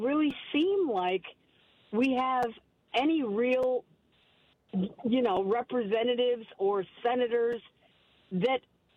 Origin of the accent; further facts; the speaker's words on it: Wisconsin, United States; I grew up in Wisconsin, and if I was still in Wisconsin, I would be Mark Pocan would be my representative.